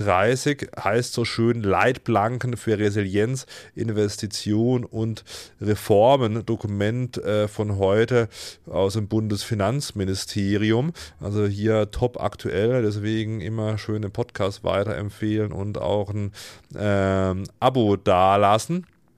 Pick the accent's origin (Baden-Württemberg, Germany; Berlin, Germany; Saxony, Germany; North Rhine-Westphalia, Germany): Baden-Württemberg, Germany; Freiburg; hier als Freiburger